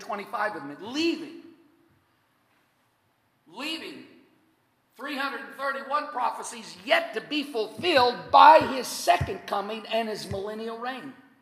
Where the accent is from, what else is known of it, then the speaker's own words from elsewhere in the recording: Nebraska, United States; where I was born and raised in Nebraska, we have a word for that.